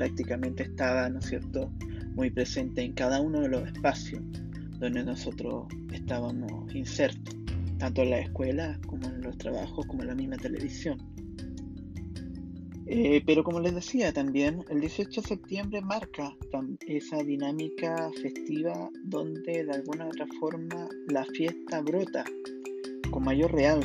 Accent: Chile; todos como sociedad chilena vamos a tener por primera vez la posibilidad real de participar

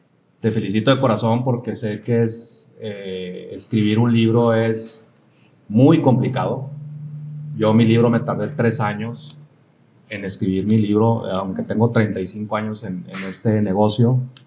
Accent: Hermosillo, Sonora, Mexico; pues yo soy de Hermosillo

